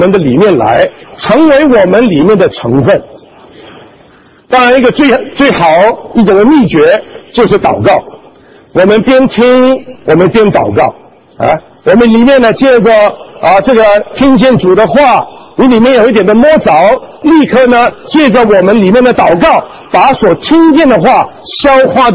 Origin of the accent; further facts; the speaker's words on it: Guangdong, China; 我们广东人呢一天呢啊7顿啊七餐啊